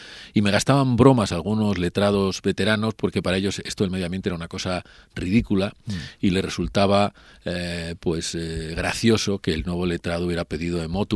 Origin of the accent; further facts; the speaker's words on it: Segovia, Castile and León, Spain; Yo que soy de Segovia